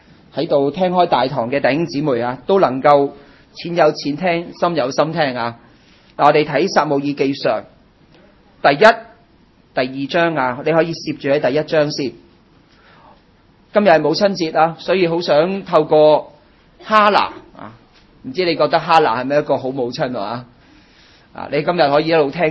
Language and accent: Chinese; Hong Kong; 有人说我们是香港人，不过我们个个都有第二个乡下的，我的乡下呢就在浙江